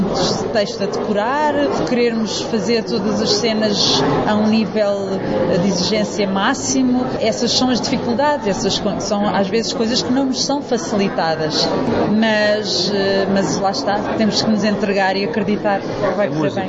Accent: Azores, Portugal; Eu sou dos Açores, eu … sou dos Açores.

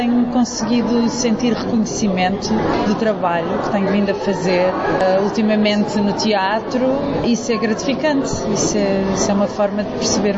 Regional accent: Azores, Portugal; Eu sou dos Açores, eu … sou dos Açores.

